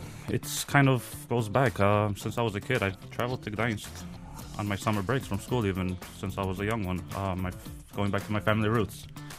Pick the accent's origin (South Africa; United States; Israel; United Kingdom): United States; New York; born there; first language Polish; Well, essentially, being I was born in New York, so yeah. At home, both my parents are Polish, so I learned Polish first.